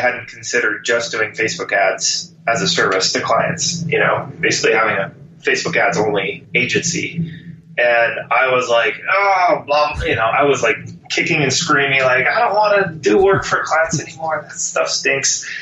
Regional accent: San Diego, California, United States; So, you know, I'm from San Diego

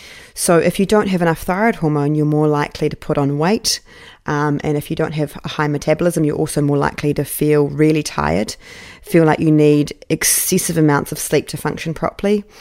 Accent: New Zealand; I was competing for my home country, New Zealand

